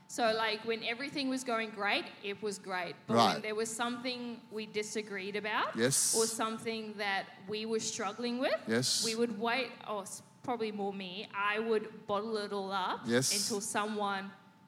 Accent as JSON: {"language": "English", "country": "South Africa", "tie": "born or raised there", "said": "I grew up in South Africa and South Africans, we are strong people."}